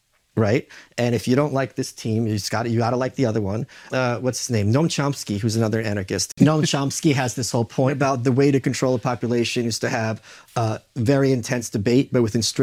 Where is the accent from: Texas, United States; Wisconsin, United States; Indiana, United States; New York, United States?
Texas, United States; So as a Texan, one of the reasons I lived in Texas now